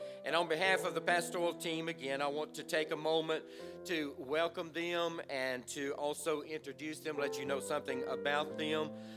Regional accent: Texas, United States; accent: Texas; So being East Texan, I said, uno momento, por favor. And that Texas accent came forth.

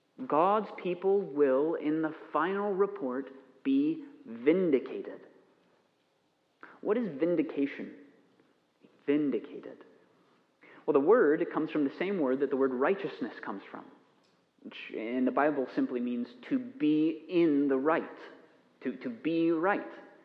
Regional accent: United States; And I'm an American, and so I eat sugary things.

